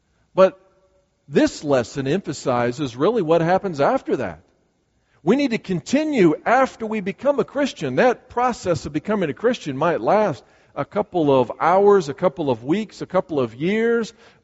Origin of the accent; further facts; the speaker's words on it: Berwyn, Illinois, United States; moved away; was Morton West High School in Berwyn, Illinois. And we had that time that we spent together, but I moved away from Berwyn, Illinois a long time ago.